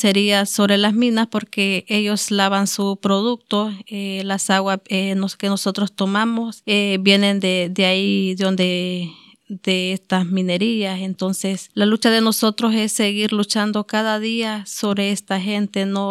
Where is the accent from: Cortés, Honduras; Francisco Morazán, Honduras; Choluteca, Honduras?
Choluteca, Honduras; Namasigüe; Vengo de Honduras, de una comunidad que se llama San Bernardo, municipio de Namasigüe, departamento de Choluteca.